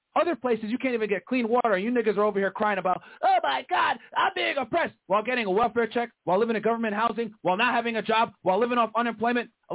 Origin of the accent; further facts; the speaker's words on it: Brooklyn, New York, United States; Yeah, I was born in the United States, man. My parents came here legally in the 80s. Like I said, I talked about how my dad got robbed plenty of times. We're living in Brooklyn in the 80s and 90s.